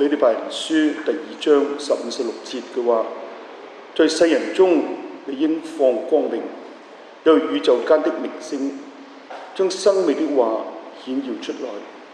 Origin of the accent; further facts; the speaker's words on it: China; 讓主耶穌嘅教導能夠入喺我哋中國人嘅心底。